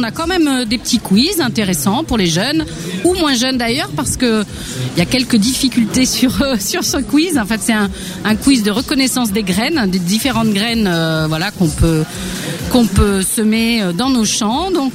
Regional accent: Nouvelle-Aquitaine, France; la vigne qui est un gros, gros bassin viticole chez nous en Charente.

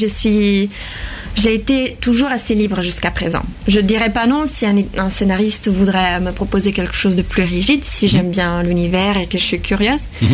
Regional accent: Italy; French is a second language; moved away as an adult; now in Angoulême, France; j'étais déjà en France parce que j'ai quitté l'Italie assez tôt, j'avais 20 ans, et je suis arrivée à Paris au début.

